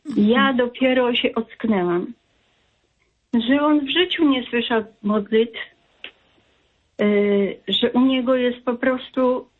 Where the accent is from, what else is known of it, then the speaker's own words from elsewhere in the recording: Masovian Voivodeship, Poland; ja jestem z Mazowsza.